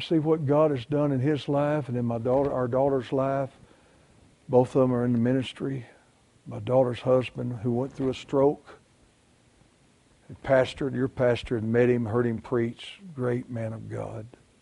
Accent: Arkansas, United States; I'm from Arkansas.

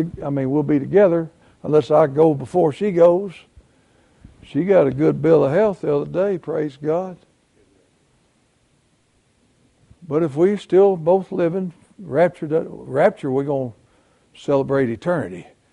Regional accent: Arkansas, United States; I'm from Arkansas.

